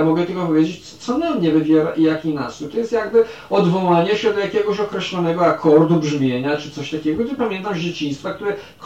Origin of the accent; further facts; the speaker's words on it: United States; ja mogłem tam w dzieciństwie w Stanach Zjednoczonych specjalnie oglądać takiego